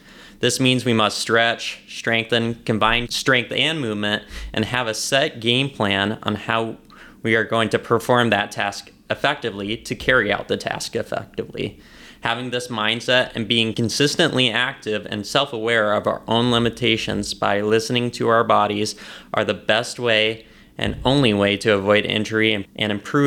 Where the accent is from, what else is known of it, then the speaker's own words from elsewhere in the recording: Nevada, Iowa, United States; now in Webster City, United States; And obviously, I'm from Nevada, Iowa, which is pretty rural. So it's been a pretty easy transition so far into Webster City, Iowa.